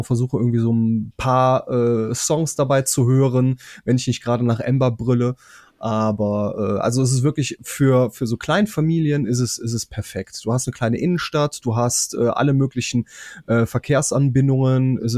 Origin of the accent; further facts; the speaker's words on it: North Rhine-Westphalia, Germany; Im wunderschönen Rheinland. Geboren bin ich in Bedburg-Erft. Das ist knapp 50 Minuten Bimmelbahnzug von Köln aus entfernt.